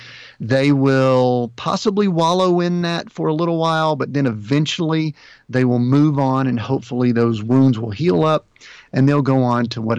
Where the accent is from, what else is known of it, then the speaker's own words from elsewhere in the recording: Atlanta, Georgia, United States; But we grew up in Georgia. We're both from the Atlanta metro area.